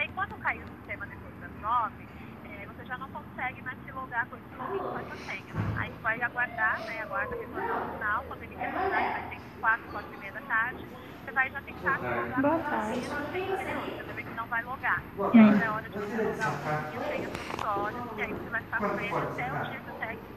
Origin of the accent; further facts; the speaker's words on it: São Paulo, Brazil; now in Londrina, Brazil; Eu estou em Londrina, mas eu sou de São Paulo.